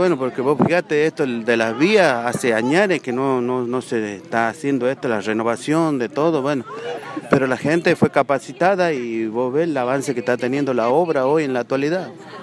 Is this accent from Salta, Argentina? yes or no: yes; Quebrachal, Salta, Argentina; Nacido y criado en Quebrachal.